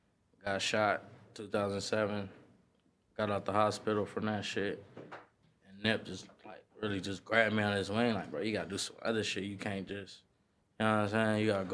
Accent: Los Angeles, California, United States; Yeah, I'm from Slauson and Crenshaw, like same hood … same area. Born and raised.

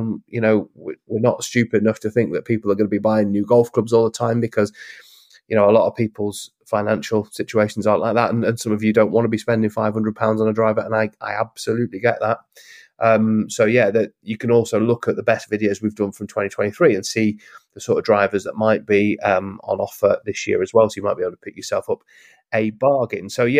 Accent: East Midlands, United Kingdom; the club that I grew up playing down in Lincolnshire, they're literally underwater

